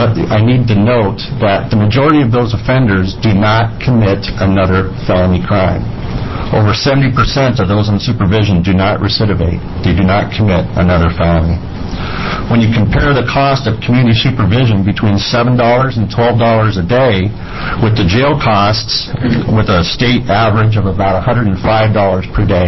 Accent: Oregon, United States; as I'm from Klamath and Lake County

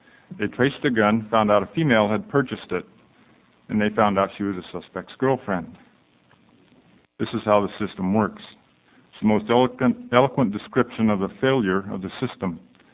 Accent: Gresham, Oregon, United States; I'm from Gresham, Oregon.

